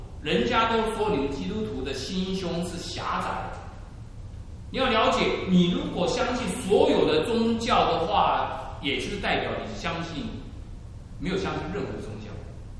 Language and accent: Chinese; Taiwan; born there; 我是属于外省人，虽然我也是生在台湾，可是我父母是外省人，所以我就是外省人。